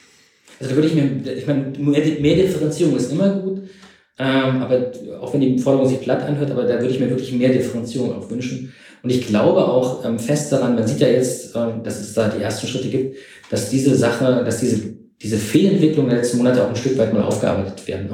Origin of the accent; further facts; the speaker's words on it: East Germany, Germany; Ja, ich bin ja sogar noch in der DDR groß geworden. Also ich kenne auch diesen kommunistischen Staat.